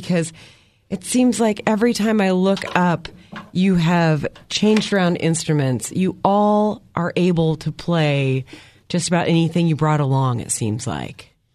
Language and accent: English; Kansas, United States; You're here in Alaska, and I am from Kansas